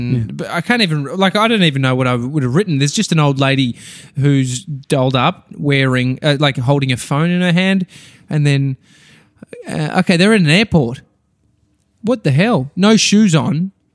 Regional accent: Melbourne, Victoria, Australia; I'm from Melbourne. We didn't have them growing up.

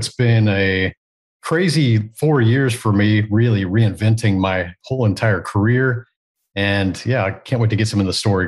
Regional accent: Texas, United States; also born or lived in Japan; But yeah, I grew up in a suburb of Houston, Texas. I was born in Japan. My mom's a Japanese immigrant. My dad's a U.S. Marine. And we moved to Texas before I was 2 years old.

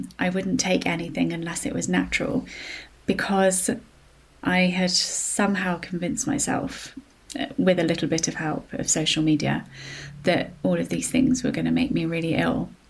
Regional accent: South West England, United Kingdom; I'm a Cornish girl. Seafood was a huge part of my upbringing.

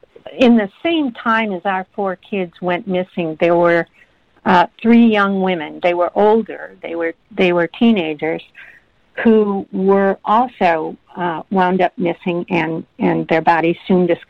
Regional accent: Michigan, United States; I grew up here in Oakland County, so I knew the crimes well.

